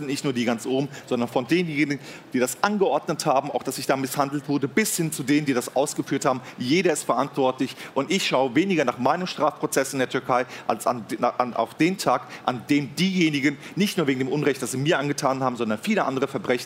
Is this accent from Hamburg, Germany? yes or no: no; Hesse, Germany; ich bin Hesse, ich bin Deutscher, aber ich bin natürlich auch Türke